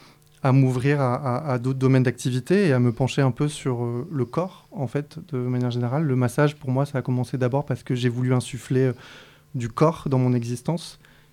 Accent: Montpellier, Occitanie, France; now in Marseille, France; j'ai 32 ans. Je me suis installé à Marseille il y a à peu près un an. Je suis originaire de Montpellier.

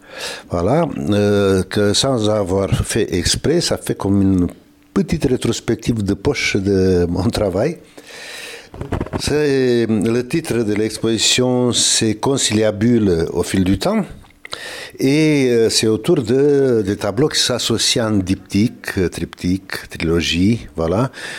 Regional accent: Suceava County, Romania; Je viens d'une petite ville de Bukovina, qui est un territoire de rêve au nord-est de la Roumanie.

